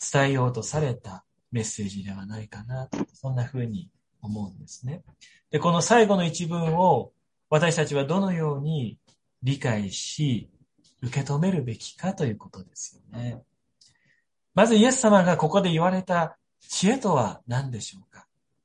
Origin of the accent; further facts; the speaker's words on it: Niigata, Japan; 僕は新潟の田舎の方で育ったんですけれども